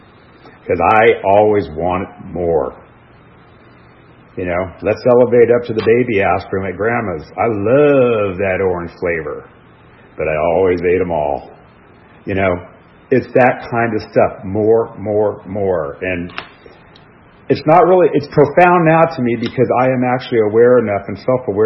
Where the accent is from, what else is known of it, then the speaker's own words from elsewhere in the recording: Detroit, Michigan, United States; born there; I was born in Detroit, Michigan in 1963.